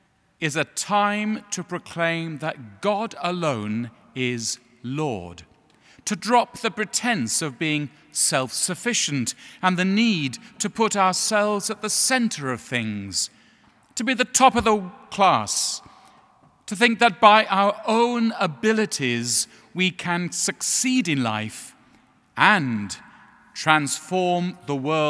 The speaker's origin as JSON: {"language": "English", "region": "England", "country": "United Kingdom", "said": "Now, as you know from my accent, in England, where I come from"}